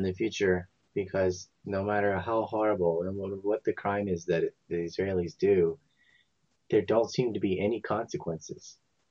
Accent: United States; now in Japan; Yeah, I'm from America.

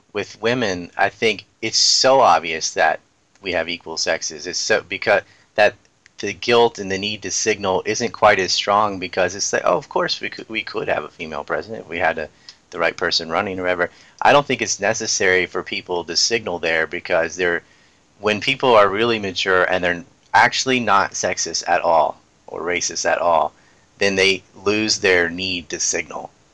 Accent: the South, United States; Because I'm from the South

